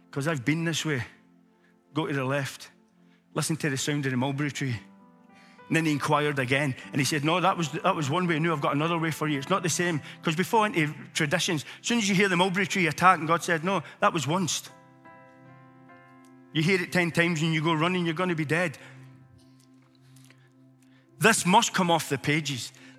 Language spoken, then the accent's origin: English; Glasgow, Scotland, United Kingdom; I'm a Glaswegian, I'm hard.